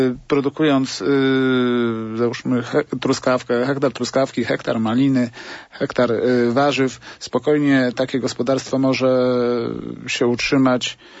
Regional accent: Tarnogród, Lublin Voivodeship, Poland; My jesteśmy z Tarnogrodu, powiat biłgorajski, gmina Tarnogród, diecezja zamojsko-lubaczowska.

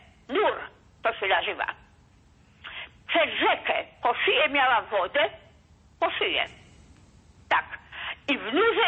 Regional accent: Warsaw, Masovian Voivodeship, Poland; Pochodzę z Oliborza Warszawskiego, z parafii świętego Stanisława Kostki

